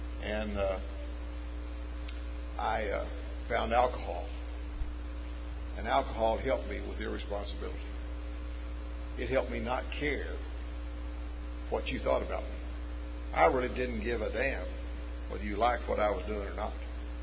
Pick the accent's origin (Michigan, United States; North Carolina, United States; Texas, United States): Texas, United States; I'm from West Texas. Men from West Texas are not fearful.